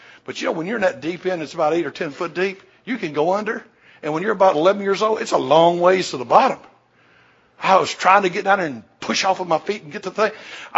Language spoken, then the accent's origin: English; McEwen, Tennessee, United States; I'm from McEwen, Tennessee, bless God. I grew up on a farm.